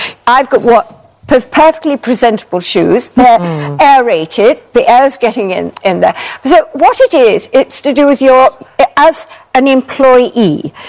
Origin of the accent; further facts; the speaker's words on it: United Kingdom; We are Brits. We are British.